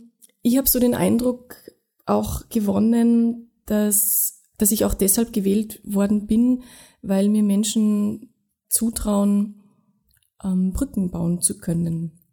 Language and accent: German; Tyrol, Austria; Also ich war bis 18 relativ durchschnittlich sozialisiert, ja, aufgewachsen in Tirol, in einem Dorf, wo es auch eine Lebenshilfewerkstätte gegeben hat.